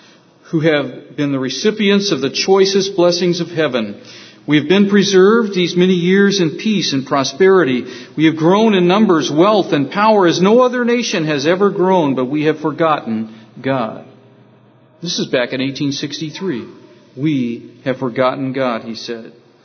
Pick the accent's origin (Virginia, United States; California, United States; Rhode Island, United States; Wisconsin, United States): California, United States; moved away; You know, I was stunned being a Californian when I crossed the Mississippi River from Missouri into Illinois, where we were moving back in 1976.